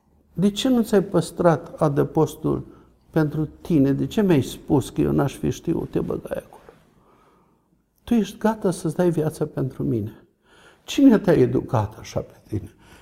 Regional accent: Transylvania, Romania; crescând în Ardeal, știam să jur ungurește, știu și țigănește, știu.

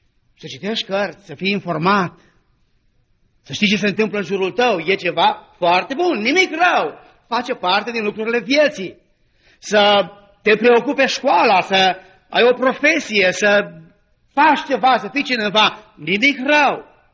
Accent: Brebi, Sălaj County, Romania; now in New York, United States; veneam de la Zalău spre Brebi, spre satul meu și parcă n-am mai văzut în viața mea atâtea stele. Și mi s-a părut așa de frumos cerul și am zis, măi, la New York ori n-avem vreme să-l vedem

